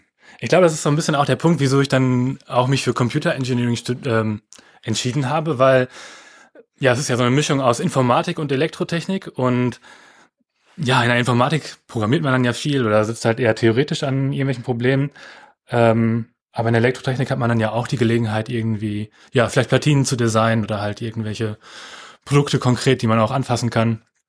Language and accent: German; Paderborn, North Rhine-Westphalia, Germany; Ich komme aus Paderborn, deswegen war es so ein bisschen, ich hatte auch Lust irgendwie, ja, wieder so ein bisschen in die Heimat zurückzugehen.